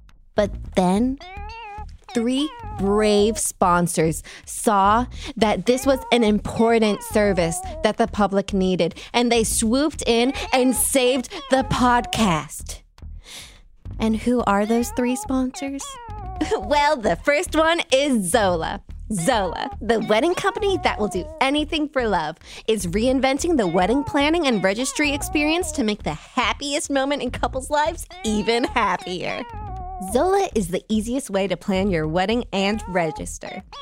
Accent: Canada; However, I could also receive a degree at home in Canada at a university in a much larger city.

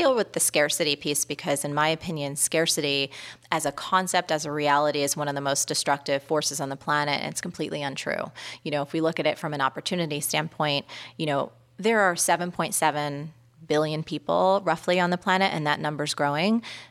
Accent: New York, United States; I think about this as a New Yorker.

